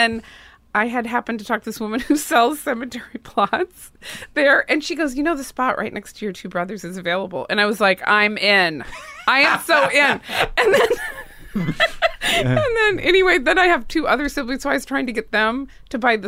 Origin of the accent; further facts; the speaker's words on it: Spokane, Washington, United States; also born or lived in Seattle; now in Los Angeles, United States; I grew up in Spokane, Washington.